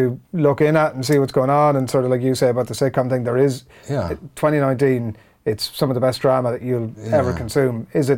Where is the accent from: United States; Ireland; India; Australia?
Ireland; as Irish people